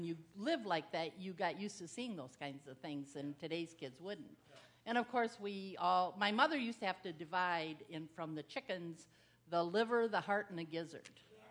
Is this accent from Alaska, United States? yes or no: no; Viroqua, Wisconsin, United States; now in Madison, United States; Here in Madison when we all came from our little hometowns. I came from the Kickapoo Valley, Viroqua, and she came from Edgerton.